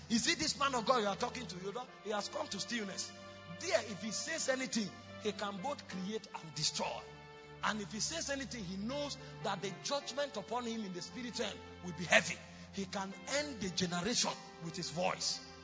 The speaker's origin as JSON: {"language": "English", "country": "Nigeria", "said": "I come from Nigeria where we have vigils most of the time."}